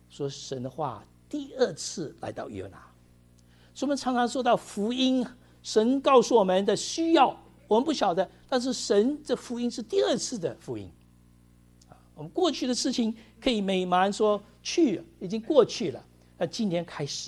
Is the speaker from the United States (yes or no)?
yes; United States; 这 stress level， 我们美国人说最大高潮的这个跟死亡一样的